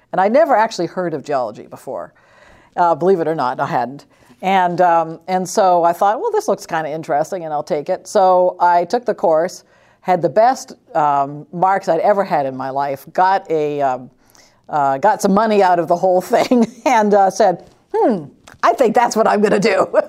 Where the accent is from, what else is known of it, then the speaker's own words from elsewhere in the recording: Canada; I'm from Canada.